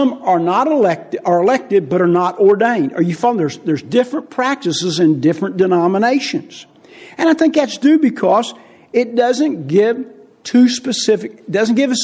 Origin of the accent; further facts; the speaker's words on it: Oklahoma, United States; accent: Okie; And so with my funny accent, people thought I talked funny in Oklahoma.